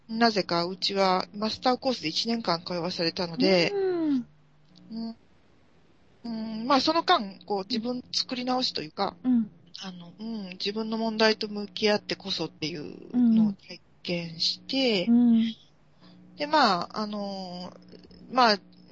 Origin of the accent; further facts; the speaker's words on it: Hyogo, Japan; also born or lived in Tokyo / Nara; now in Osaka, Japan; 東京生まれで兵庫県育ちで奈良に嫁いで、うん、で大阪に出てきて